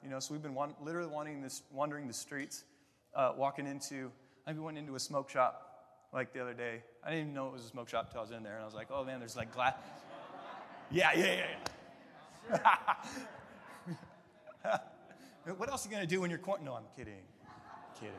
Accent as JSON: {"language": "English", "town": "Molalla", "region": "Oregon", "country": "United States", "said": "I'm from Malala, Oregon, you guys. That's a logging town where we cut down trees and are proud of the real deal, right? Represent Malala."}